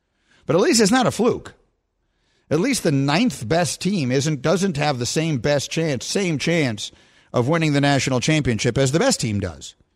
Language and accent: English; New York City, New York, United States; also born or lived in Chicago; Now, I was raised in New York City, and then I went to Chicago, and those are both big cities, so they're pro-sport cities.